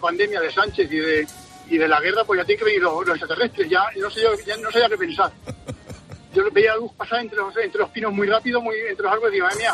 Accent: Villamalea, Castilla-La Mancha, Spain; Nada, concretamente de un pueblo de Villamalea, pero vamos, sí.

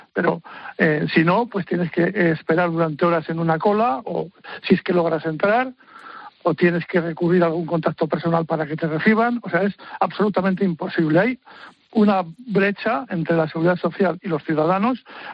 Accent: Miranda de Ebro, Castile and León, Spain; tuve que peregrinar por las delegaciones de Madrid, de Burgos, de Miranda de Ebro, mi ciudad natal

